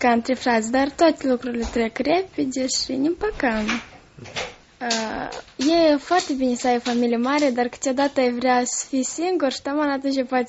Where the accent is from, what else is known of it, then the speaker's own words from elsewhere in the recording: Bălți, Moldova; born there; M-am născut în Bălția.